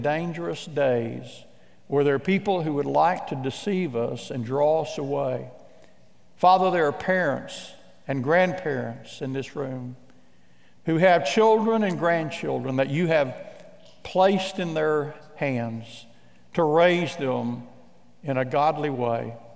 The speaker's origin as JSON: {"language": "English", "region": "Midwest", "country": "United States", "tie": "born or raised there", "said": "I remember growing up in the Midwest"}